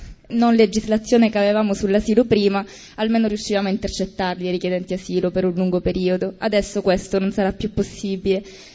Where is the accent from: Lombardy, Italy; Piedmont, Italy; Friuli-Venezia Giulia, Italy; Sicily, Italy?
Sicily, Italy; Palermo; Buonasera, io vengo da Palermo